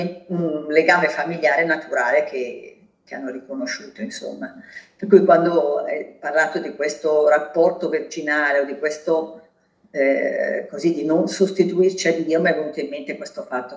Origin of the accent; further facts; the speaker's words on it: Lecco, Lombardy, Italy; visto che hanno, che hai nominato Lecco, noi siamo di Lecco.